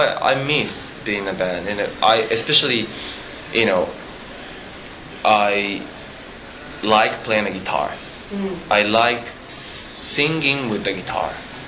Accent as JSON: {"language": "English", "town": "Osaka", "country": "Japan", "tie": "born or raised there", "also_born_or_lived": "Tokyo", "lives_now": "Los Angeles, United States", "said": "I grew up in Osaka and Tokyo, and now I'm based"}